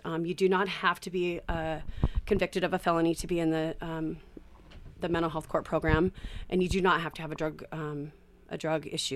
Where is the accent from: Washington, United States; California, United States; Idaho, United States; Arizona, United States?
Idaho, United States; Moscow; I'm originally from Moscow.